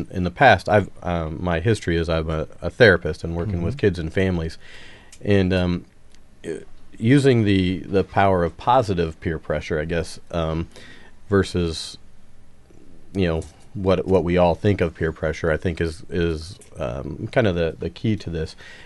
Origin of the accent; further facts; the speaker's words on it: Illinois, United States; moved away; And I come from Illinois, a little south of Chicago